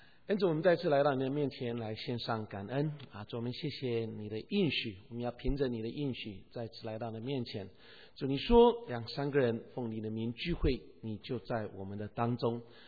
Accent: Taiwan; moved away as an adult; now in United States; 当时我从台湾来到美国念书的时候呢

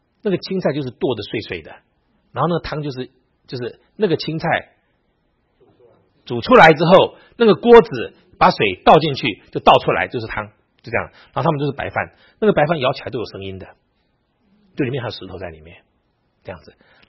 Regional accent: Taiwan; 我也不能讲我从台湾来的，我只能说我从南部来。

